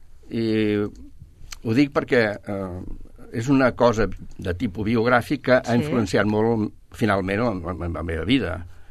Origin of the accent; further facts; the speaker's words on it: Mollet del Vallès, Catalonia, Spain; born there; Doncs vaig néixer el 48 a Mollet del Vallès. Era una família normaleta, del centre